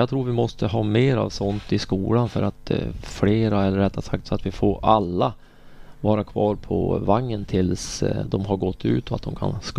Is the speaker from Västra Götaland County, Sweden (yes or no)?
no; Mellansel, Västernorrland County, Sweden; Jag kommer ju från Mellansel och vi har ju haft invandring från Finland och Norge och andra länder redan på 60-talet.